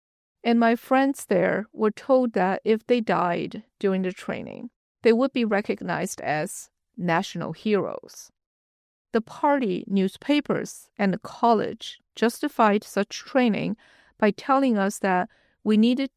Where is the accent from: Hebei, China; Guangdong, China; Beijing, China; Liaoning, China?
Guangdong, China; Guangzhou; I grew up in Guangzhou.